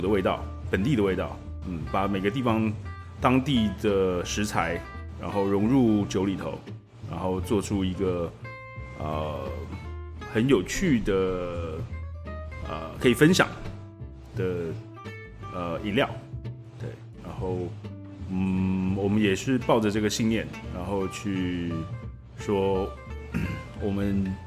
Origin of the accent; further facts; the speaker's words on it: United States; moved away as an adult; now in Taiwan; 对，小时候在美国长大。